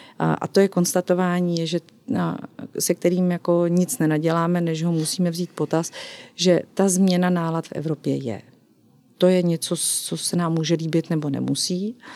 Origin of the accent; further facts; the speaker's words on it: Vysočina Region, Czechia; a já jsem z Vysočiny, takže k té přírodě tam my máme blízko všude